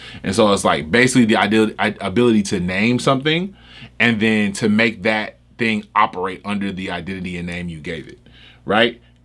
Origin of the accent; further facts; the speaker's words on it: Memphis, Tennessee, United States; Bro, because when I was being from Memphis, right?